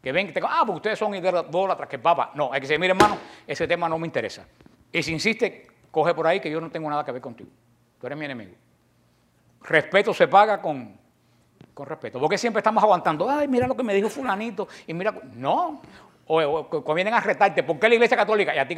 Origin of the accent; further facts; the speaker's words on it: Cuba; yo me crié en Cuba, en pleno comunismo, en batalla contra la iglesia. Yo desde chiquito aprendí a defender la iglesia.